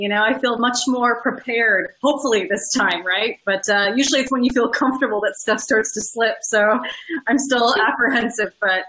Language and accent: English; Canada; yeah, I'm Canadian, and I'm in the process of renewing my visa so I can stay here